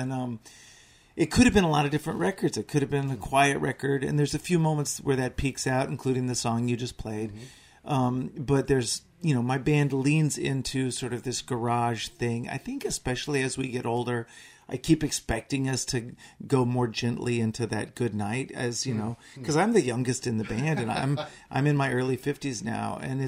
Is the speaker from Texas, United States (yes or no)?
yes; Dallas, Texas, United States; I'm a seventh generation Texan. I grew up in Dallas.